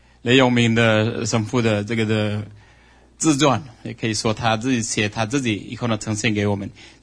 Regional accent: China; 我是中国人，我在天上也是中国人。

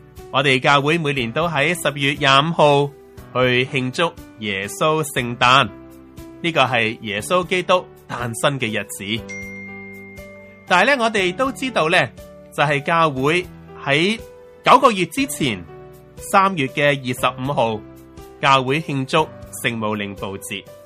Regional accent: China; 都近我哋中国人嘅冬至啦

